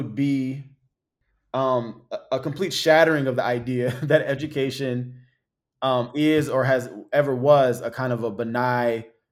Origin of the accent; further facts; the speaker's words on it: Compton, California, United States; Yeah, you know, I grew up in Compton, and the kind of two main rival high schools was, you know, Centennial High School and Compton High School.